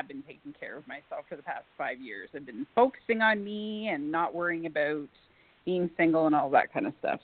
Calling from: Alberta, Canada; I'm calling from Alberta, Canada.

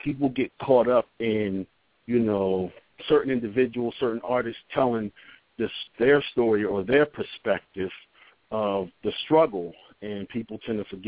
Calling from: New Jersey, United States; I'm calling in from New Jersey.

